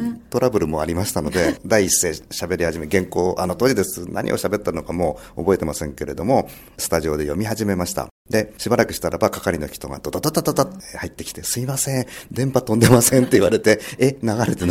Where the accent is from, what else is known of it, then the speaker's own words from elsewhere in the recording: Tokyo, Japan; 東京です。私の出身の中学校は今あの六本木ヒルズとなりました。その隣のちょっと名前が中学の名前変わっちゃいましたけれども、はい、母校はあそこにございます。麻布十番ね、あそこをですね遅刻しそうで毎朝走ってました、